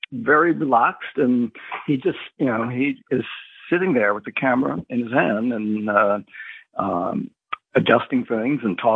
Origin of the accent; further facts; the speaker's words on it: Louisiana, United States; I am growing up in Cajun country in South Louisiana.